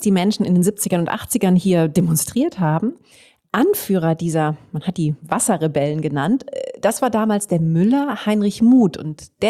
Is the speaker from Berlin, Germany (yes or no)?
no; Aachen, North Rhine-Westphalia, Germany; Und danach geht's in meine Heimatstadt Aachen.